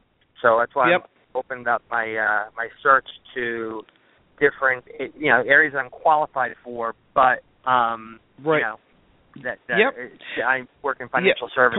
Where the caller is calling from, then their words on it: New York, United States; I am calling from New York, but I'm looking to move to North Carolina.